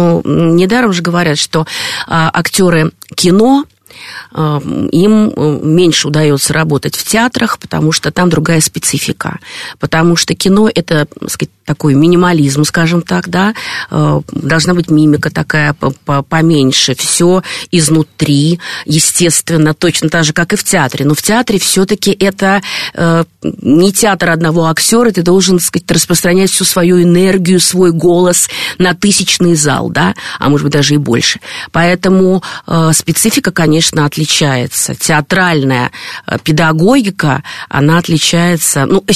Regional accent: Riga, Latvia; потому что я из Прибалтики, и, значит, я там родилась в Риге.

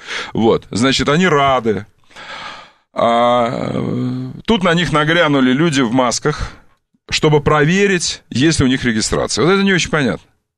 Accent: Omsk, Omsk Oblast, Russia; Я из Омска, она из Омска, она то Сиденко, то Сидоренко

